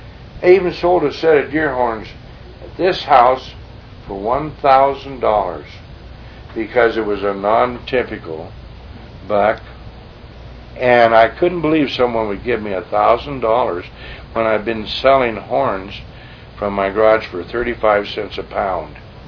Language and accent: English; Kettle Falls, Washington, United States; I come down here from the Kettle Falls area, Rice, Pleasant Valley, where we were on the Columbia River and we had short-range shooting.